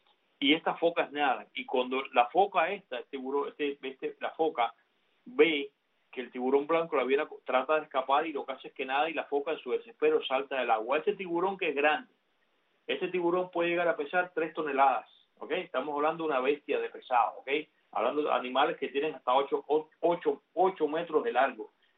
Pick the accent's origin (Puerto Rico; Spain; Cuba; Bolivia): Cuba; yo como cubano de la isla